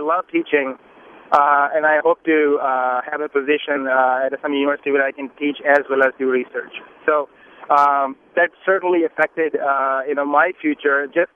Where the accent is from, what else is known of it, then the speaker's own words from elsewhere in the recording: India; I'm from India.